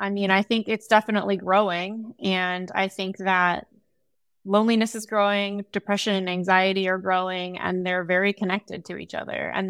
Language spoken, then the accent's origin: English; Huntsville, Alabama, United States; also born or lived in Birmingham, United States / Washington, D.C., United States / San Francisco, United States; I grew up in Huntsville, a little bit outside in Harvest, Alabama. And then I moved to Birmingham and then D.C. and then San Francisco.